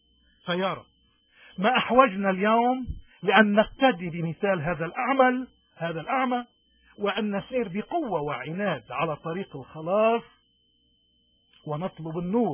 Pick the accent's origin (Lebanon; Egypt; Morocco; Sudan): Lebanon; نحن اليوم كلبنانيين، إن كنا بلبنان أو ببلدان الاغتراب، مشكلتنا الأساسية هي العمى.